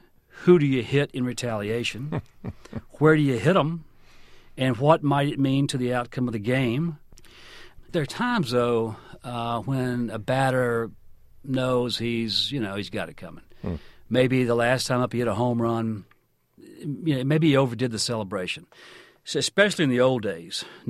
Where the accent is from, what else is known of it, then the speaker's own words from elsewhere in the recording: Mississippi, United States; also born or lived in Arkansas; And growing up in Arkansas and Mississippi, where I'm from, every small town, every porch, every car, every kitchen had a radio.